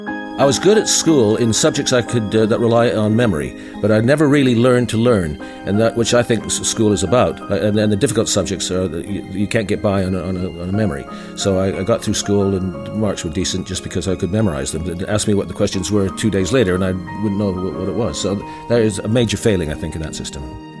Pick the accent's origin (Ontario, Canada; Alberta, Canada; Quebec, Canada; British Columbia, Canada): British Columbia, Canada; Victoria; born there; Well, I was born in Victoria, in British Columbia, on Vancouver Island. So I was born on an island in the Pacific. I was one of three children in the household.